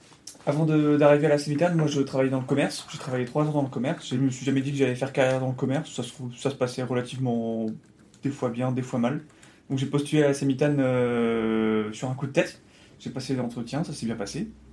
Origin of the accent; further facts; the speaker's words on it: Nantes, Pays de la Loire, France; 25 ans. Moi, je suis nantais de naissance.